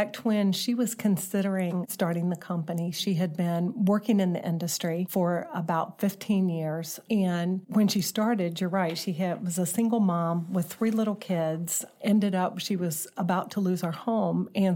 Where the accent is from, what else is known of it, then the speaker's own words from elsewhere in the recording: St. Louis, Missouri, United States; So I grew up here in St. Louis with lots and lots of trips home to Atlanta.